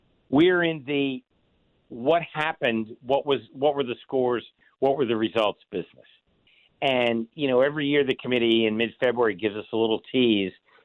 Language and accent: English; Philadelphia, Pennsylvania, United States; So I grew up in and around Philadelphia. I went to St. Joe's, the Jesuit University in Philadelphia.